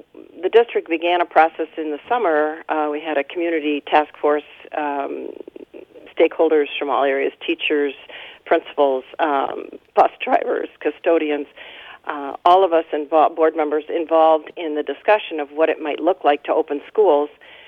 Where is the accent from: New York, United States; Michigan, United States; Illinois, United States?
Michigan, United States; Port Huron; I grew up in Port Huron. I was educated by the Port Huron Schools